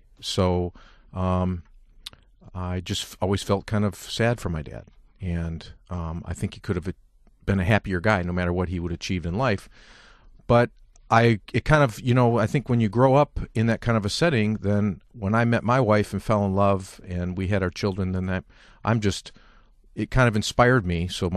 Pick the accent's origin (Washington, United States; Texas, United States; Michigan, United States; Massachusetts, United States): Michigan, United States; Lansing; I'm from Lansing, Michigan, as you mentioned, and I'm an only child.